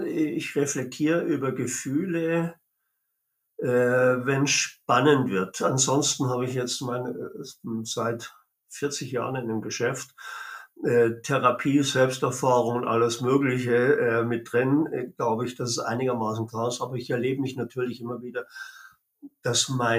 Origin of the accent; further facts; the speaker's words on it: Baden-Württemberg, Germany; Und ich als Schwabe sage